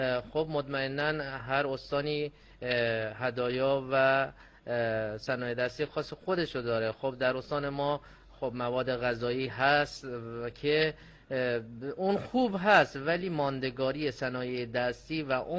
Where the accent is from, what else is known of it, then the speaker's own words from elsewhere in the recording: Bandar Abbas, Hormozgan, Iran; بندر عباس.